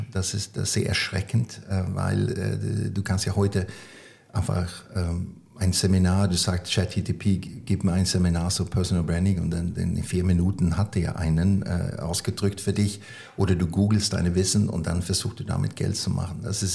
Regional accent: Sweden; German is a second language; immer wenn ich auf der Bühne bin als Schwede

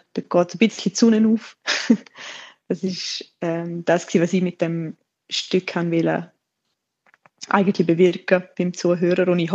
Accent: Pfäfers, St. Gallen, Switzerland; Ich komme aus Pfäffers und stelle mich einmal gerne als Bündnerin vor, obwohl ich eigentlich gar keine bin. Ich wohne noch im Kanton St. Gallen.

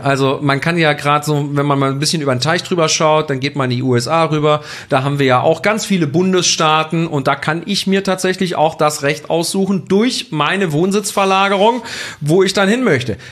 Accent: Switzerland; wie man es bei uns in der Schweiz, ja, sagen wir Kantone zu.

